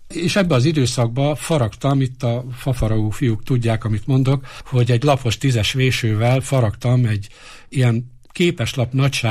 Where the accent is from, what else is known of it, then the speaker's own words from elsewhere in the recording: Budaörs, Pest, Hungary; also born or lived in Budapest / Eger; Katonai környezetben nőttem föl, mi Budapesten éltünk, 62-be költöztünk Egerbe. Ugye Budapesten születtem, Budaörsön éltünk, és ott volt egy repülőtér.